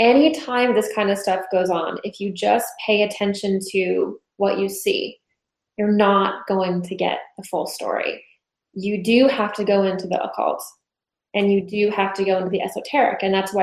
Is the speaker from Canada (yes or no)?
yes; Canada; I'm a Canadian, so I'm not so familiar with American history